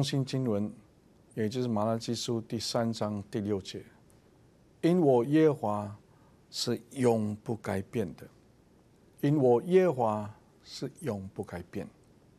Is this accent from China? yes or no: yes; China; 其实圣经里面用我们中国人可以想象可以明白的文化